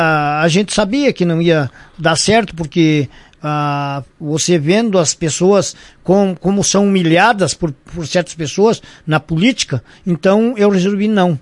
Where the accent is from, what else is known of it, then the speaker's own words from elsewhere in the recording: Ibiaçá, Rio Grande do Sul, Brazil; now in Lagoa Vermelha, Brazil; Sim, quando eu vim de Ibiaçá para Lagoa Vermelha, que eu me casei, eu vim lá do aonde eu me criei